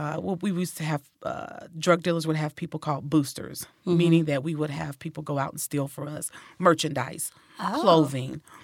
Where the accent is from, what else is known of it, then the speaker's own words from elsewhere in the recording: California, United States; No, I'm originally from California.